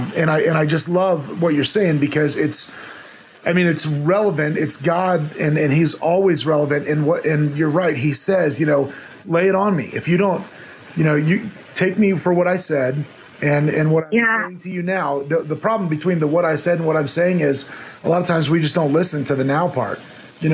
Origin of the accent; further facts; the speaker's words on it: Florida, United States; also born or lived in Georgia / Alabama; I grew up in Florida and spent some time in Georgia and Alabama, so I just kind of love that Southern approach to it all anyways, the dialect